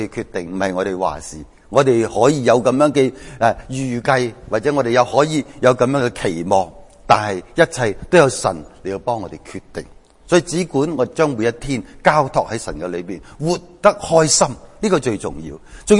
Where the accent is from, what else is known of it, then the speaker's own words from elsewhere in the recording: Macau; moved away as an adult; also born or lived in Hong Kong; now in United Kingdom; 并且我住过嘅地方包括咗我自己土生土长嘅澳门同埋香港住咗好多年。